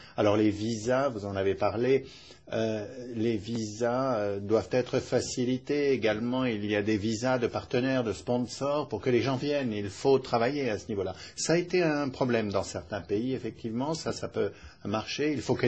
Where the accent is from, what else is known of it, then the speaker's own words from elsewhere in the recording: Germany; French is a second language; Chez nous en Allemagne, le rôle des migrants joue un rôle important.